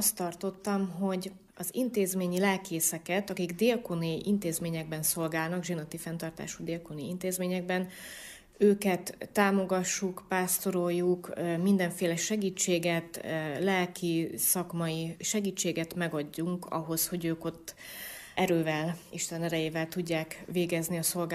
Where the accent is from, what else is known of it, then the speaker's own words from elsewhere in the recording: Komárom, Komárom-Esztergom, Hungary; elkezdtem a szolgálatom a Dunántúlon, mert dunántúli vagyok. Komáromból származom, Kaposváron kezdtem el szolgálni, aztán mivel Budapesten végeztem a teológiát, Dunamellékre kerültem.